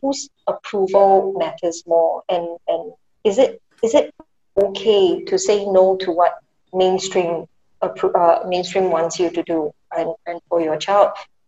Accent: Singapore; And as Singaporean citizens, we're very used to less aggressive measures.

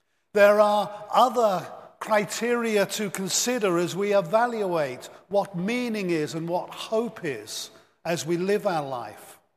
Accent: England, United Kingdom; when I grew up in England as a young man.

